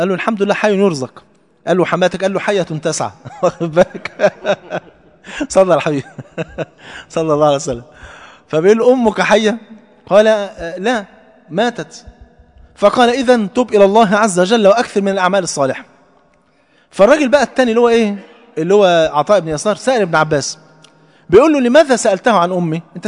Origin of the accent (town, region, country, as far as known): Egypt